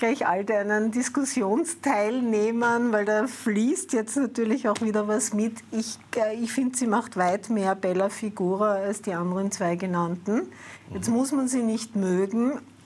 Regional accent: Vienna, Austria; und ich komme ja aus Wien und die Stimmung, die ich mitkriege

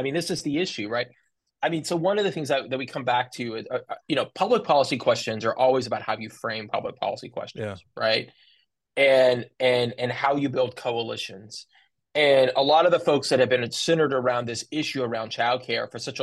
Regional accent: Texas, United States; a thing that makes me the proudest about being a Texan

